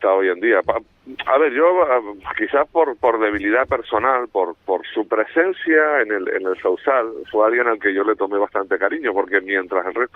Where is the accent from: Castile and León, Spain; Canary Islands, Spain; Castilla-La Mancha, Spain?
Canary Islands, Spain; Tacoronte; que soy vecino de él prácticamente porque soy de Tacoronte